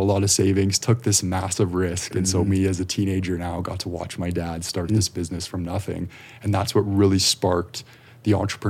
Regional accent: Calgary, Alberta, Canada; So I'm born and raised in Calgary here.

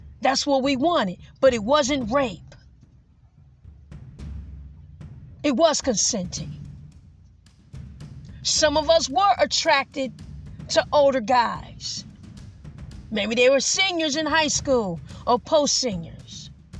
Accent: Detroit, Michigan, United States; You know, so when I was growing up in Detroit, we did say age ain't nothing but a number.

